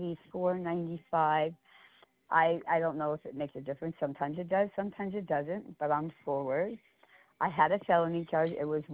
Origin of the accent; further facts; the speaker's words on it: Pottsville, Pennsylvania, United States; It really doesn't matter. I'm from Pottsville.